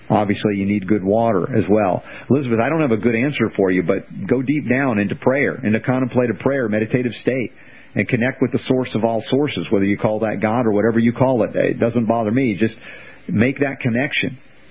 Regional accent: Canada; I'm from Canada.

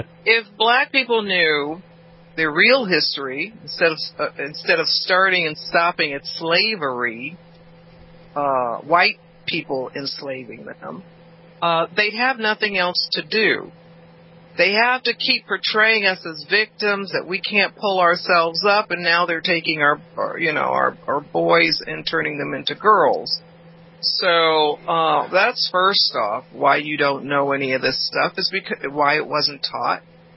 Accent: Los Angeles, California, United States; Listen, I grew up in South Central.

